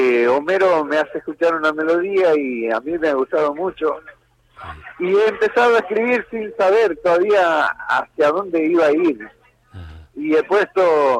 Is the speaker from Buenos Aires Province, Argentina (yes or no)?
yes; Villa Caraza, Buenos Aires Province, Argentina; yo he vivido en Villa Caraza, cuando era chico, en Villa Caraza, pegado a Villa Fiorito.